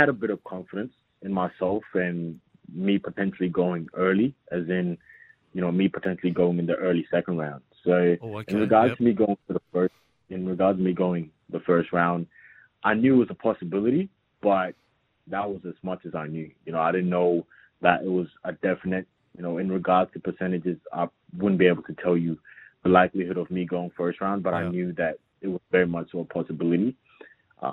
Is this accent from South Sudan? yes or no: yes; South Sudan; now in Australia; and I and my younger sister, we came over here in 2006. So we came from South Sudan straight, you know, here to Australia.